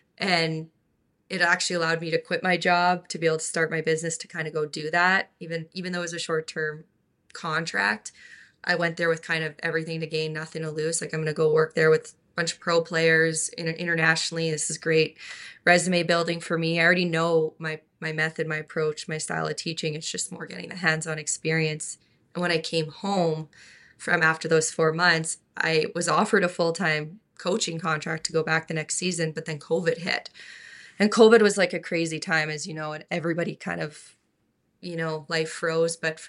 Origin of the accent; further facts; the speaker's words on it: Melville, Saskatchewan, Canada; I got a call from Damon Severson, who I grew up with in Melville, Sask.